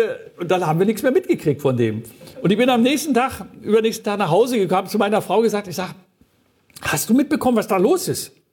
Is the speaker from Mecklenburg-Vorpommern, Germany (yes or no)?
yes; Mecklenburg-Vorpommern, Germany; wir sind Mecklenburger